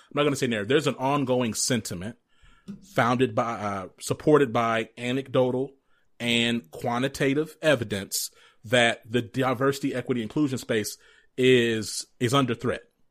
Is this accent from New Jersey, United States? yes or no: no; Georgia, United States; born there; I'm Southern, right? It's like my family's from Mississippi. And then I grew up in, I was born in Georgia, but both sides of my family from Mississippi.